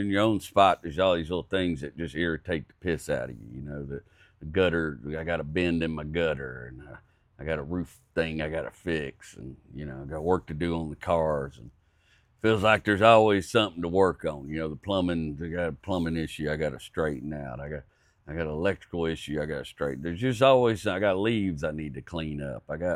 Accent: Texas, United States; I grew up in Texas. I was fortunate to grow around a great number of old hardened cowboys, just tougher than fence wire, you know what I mean?

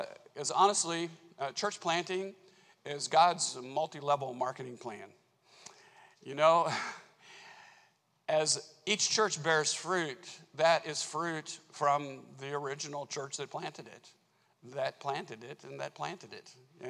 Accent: Kansas City, United States; I'm from Kansas City. Kansas City's 2 million.

